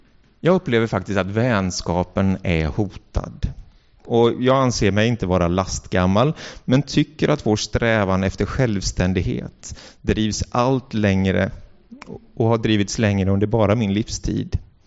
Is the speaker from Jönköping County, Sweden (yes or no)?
yes; Mullsjö, Jönköping County, Sweden; Och den landade i Mullsjö, där jag är uppvuxen.